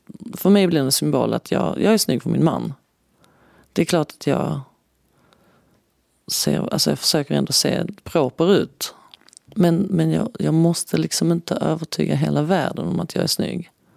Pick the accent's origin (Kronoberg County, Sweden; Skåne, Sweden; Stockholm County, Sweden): Skåne, Sweden; När jag var liten i Skåne